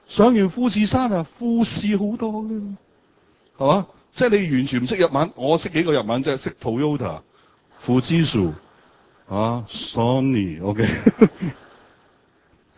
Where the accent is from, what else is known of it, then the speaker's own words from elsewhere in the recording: Hong Kong; 我哋香港人係全世界最長壽㗎